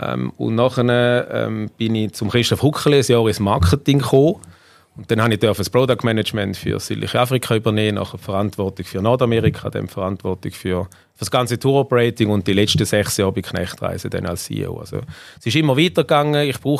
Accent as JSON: {"language": "German", "region": "Schaffhausen", "country": "Switzerland", "said": "in einer der schönsten Städte in der Schweiz, das darf ich sagen als Schaffhauser"}